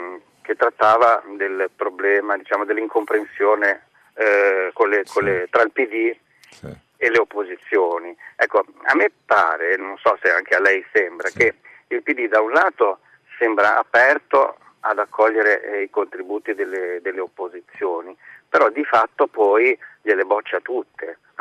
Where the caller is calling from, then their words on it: Genoa, Liguria, Italy; sono di Genova.